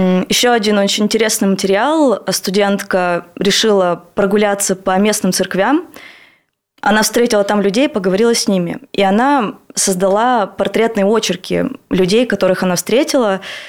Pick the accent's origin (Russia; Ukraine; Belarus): Russia; Zakamsk, Perm Krai; Да, а я вот сама из Закамска, и мне нравятся закамчане.